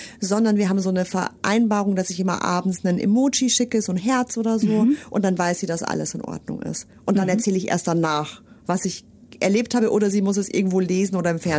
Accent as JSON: {"language": "German", "town": "Munich", "region": "Bavaria", "country": "Germany", "tie": "born or raised there", "said": "Ich komme ja gebürtig aus München"}